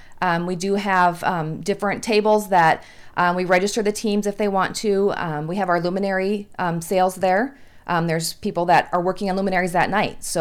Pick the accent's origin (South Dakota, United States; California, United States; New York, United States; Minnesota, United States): South Dakota, United States; Well, I'm not originally from Iowa. I'm from South Dakota.